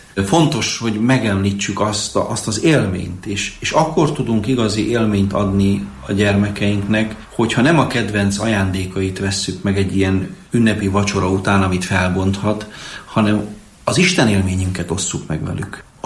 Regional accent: Kémer, Sălaj, Romania; Olyan gyülekezetből származom, egy párciumi faluból, úgy hívják, hogy Kémer, ahol 80 meg 100-150 gyerek verselt karácsony este.

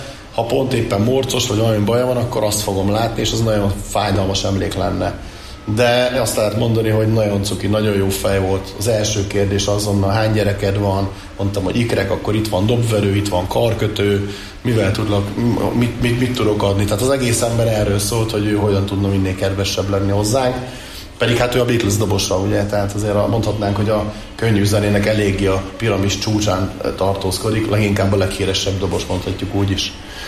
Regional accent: Eger, Heves, Hungary; ha már egri vagyok, akkor itt egerben csináljam meg.

